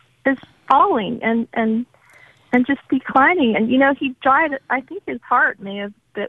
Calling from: Tennessee, United States; Right, I'm here from Tennessee.

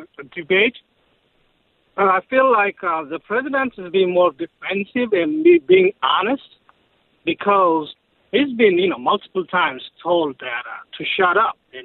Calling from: Rochester, United States; Hi, I'm from Rochester

